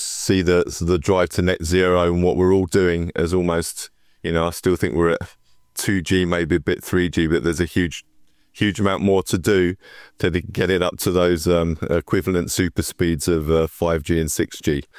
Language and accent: English; London, United Kingdom; So I'm from South London, as you probably can tell.